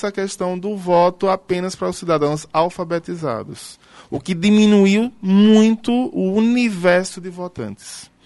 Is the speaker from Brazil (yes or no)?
yes; Sergipe, Brazil; Eu sou sergipano